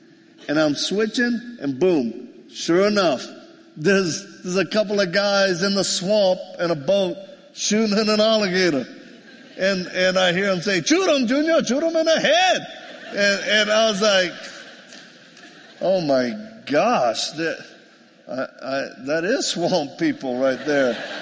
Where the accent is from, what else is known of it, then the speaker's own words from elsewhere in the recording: Louisiana, United States; accent: Cajun; I'm not from here originally. I'm Cajun. I'm from southern Louisiana. That's why I talk like I do.